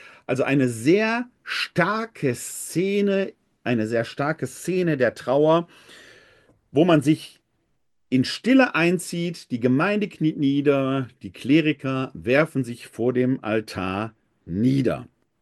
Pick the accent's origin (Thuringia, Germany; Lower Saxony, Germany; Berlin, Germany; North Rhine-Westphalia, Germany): North Rhine-Westphalia, Germany; Essen; Als ich jung war, war in meiner Heimatgemeinde in Essen-Altendorf, St. Clemens-Maria-Hofbau